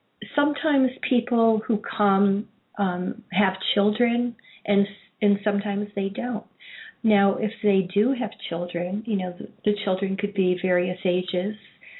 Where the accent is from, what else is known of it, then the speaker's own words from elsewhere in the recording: Broadalbin, New York, United States; Grew up about 20 miles west of Saratoga Springs in a little rural area, Broad Alban, near the Sacandaga Reservoir.